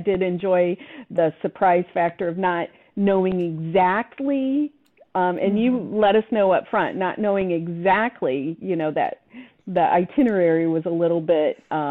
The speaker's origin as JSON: {"language": "English", "region": "Indiana", "country": "United States", "said": "because I'm from Indiana, to get on an airplane and go to Spain and do this."}